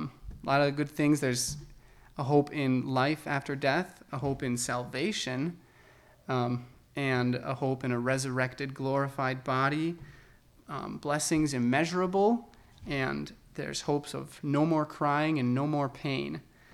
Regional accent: Wisconsin Rapids, Wisconsin, United States; also born or lived in Minneapolis; now in Waukesha, United States; I'm originally from Wisconsin Rapids, a small town in the center of Wisconsin. It's where I spent all my childhood. I went to college in Minneapolis at the U of M. I studied mechanical engineering, and when I graduated, I came down to Waukesha for a job.

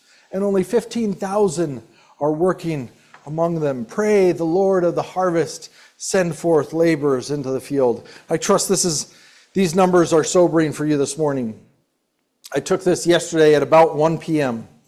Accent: Mexico; moved away as an adult; now in United States; I came here from Mexico. I grew up in Mexico. My wife as well. Three of my four kids were born in Mexico. So we're incomers.

